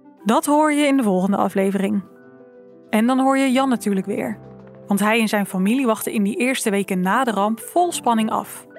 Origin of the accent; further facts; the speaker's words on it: Zeeland, Netherlands; En ik ben hier opgegroeid, ik ben een Zeeuwse, dus ik dacht dat ik het allemaal wel wist